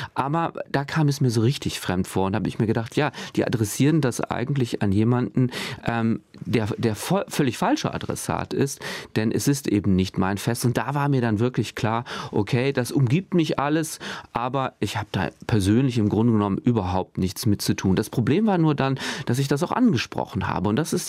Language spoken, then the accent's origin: German; Bonn, North Rhine-Westphalia, Germany; Ja, vollkommen richtig. Ich bin Bonner.